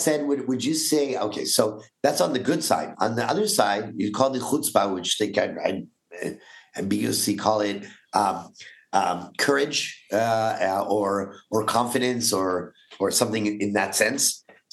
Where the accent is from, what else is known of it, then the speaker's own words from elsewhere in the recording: Canada; now in Israel; I'm also a Canadian Jew that came to Israel